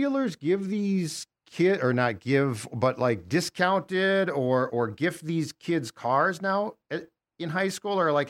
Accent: Minnetonka, Minnesota, United States; I'm so old that while I attended Benilde for high school, I grew up in Tonka.

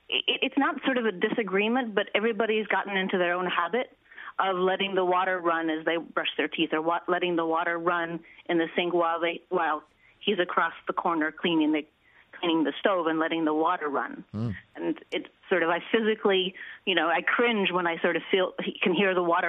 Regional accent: Colorado, United States; when I was growing up in Colorado, my parents built their own house

